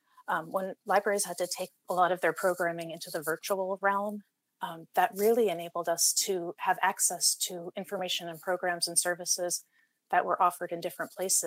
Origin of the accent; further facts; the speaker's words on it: South Burlington, Vermont, United States; Well, I was born in Burlington and then I grew up in South Burlington.